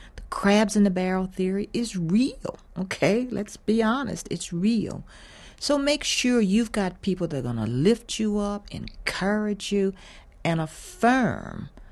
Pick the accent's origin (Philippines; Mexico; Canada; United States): United States; the South; particularly growing up in the South.